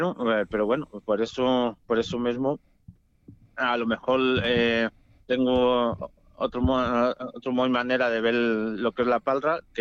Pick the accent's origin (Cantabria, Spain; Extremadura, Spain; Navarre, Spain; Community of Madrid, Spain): Community of Madrid, Spain; Madrid; born there; emigraron a Madrid, sí, que es donde nací yo, en Madrid.